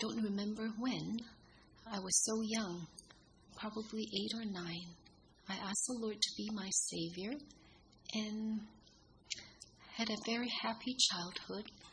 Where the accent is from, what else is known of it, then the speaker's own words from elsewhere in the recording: Manila, Metro Manila, Philippines; English is a second language; Growing up in the Philippines, I was just the most selfish, self-centered girl. I was born in Manila, Philippines, the youngest of 10 children.